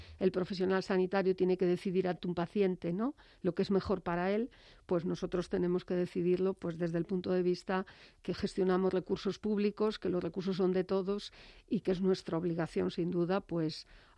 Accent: Galicia, Spain; nos sentimos gallegos, pertenecemos, somos españoles

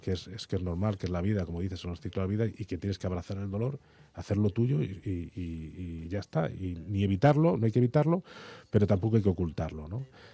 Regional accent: Guadalajara, Jalisco, Mexico; Y es en este viaje a Guadalajara, que es donde yo soy de Guadalajara

